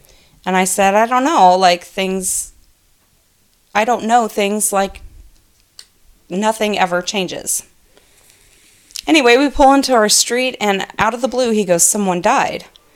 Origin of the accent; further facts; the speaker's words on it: North Dakota, United States; I'm from North Dakota.